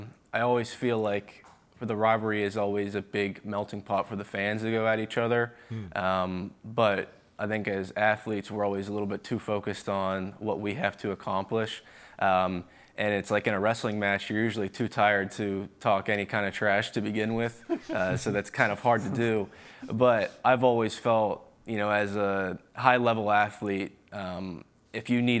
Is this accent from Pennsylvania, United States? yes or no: yes; Pennsylvania, United States; And I think growing up in Pennsylvania, wasn't always used to this kind of rivalry.